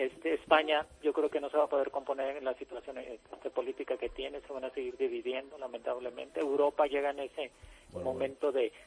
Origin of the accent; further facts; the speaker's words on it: Cuba; Yo soy de madre cubana y de padre mexicano. Y yo me crié en Cuba como 16 años.